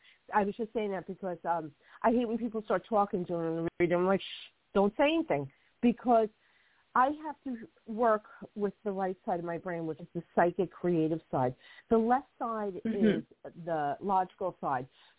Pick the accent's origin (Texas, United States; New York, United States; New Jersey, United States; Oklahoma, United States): New Jersey, United States; Hoboken; born there; When I was a little girl, we moved to another town. I was born in Hoboken, and we moved out to another town.